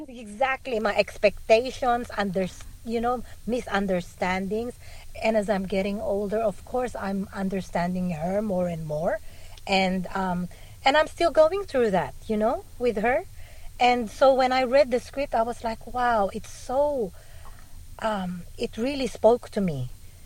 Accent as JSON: {"language": "English", "country": "Philippines", "tie": "born or raised there", "said": "Because I grew up in the Philippines"}